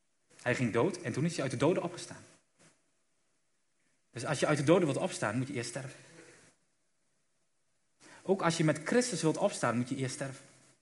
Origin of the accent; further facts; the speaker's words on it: Netherlands; Wij als Nederlanders hebben vaak een grijs gebied gemaakt hoe we hem kunnen volgen.